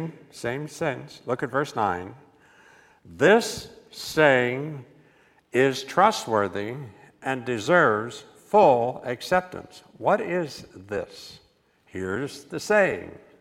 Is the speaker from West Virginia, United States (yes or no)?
yes; West Virginia, United States; I'm from West Virginia. I never seen nothing quite that big before.